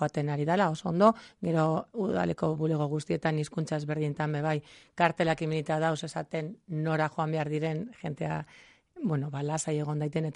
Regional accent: Bilbao, Basque Country, Spain; ni Bilbon jaio nintzen, hemen jarraitzen dut, eta momentuz ez daukat asmorik beste donora joateko

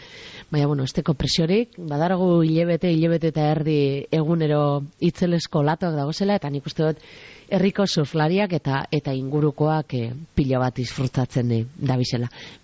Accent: Basque Country, Spain; Auzolana eta euskalduna gara moduan ikusita

